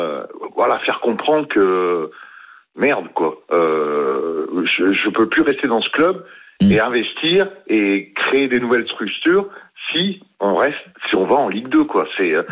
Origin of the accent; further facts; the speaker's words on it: Lyon, Auvergne-Rhône-Alpes, France; Et je suis lyonnais, hein